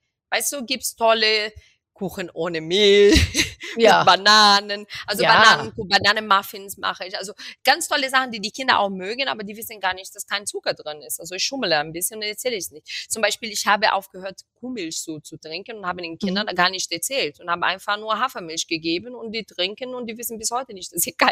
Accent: Rio de Janeiro, Brazil; Und ich komme aus Rio und bei uns wird viel...

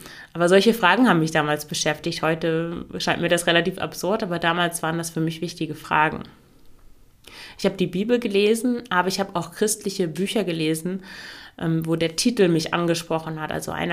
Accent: Germany; moved away as an adult; now in Belgium; Ich komme aus Deutschland, ich hatte vorher nie was mit Belgien zu tun.

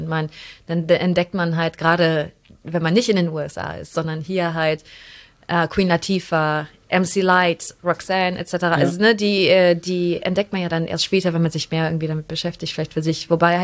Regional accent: Neuss, North Rhine-Westphalia, Germany; Vorher halt bin ich in Neuss aufgewachsen, also was ist das, 40 Kilometer von hier.

